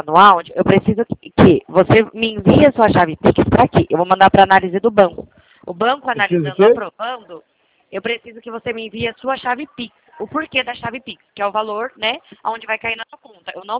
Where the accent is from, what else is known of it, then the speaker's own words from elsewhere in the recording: Limeira, São Paulo, Brazil; Eu sou de Limeira, São Paulo.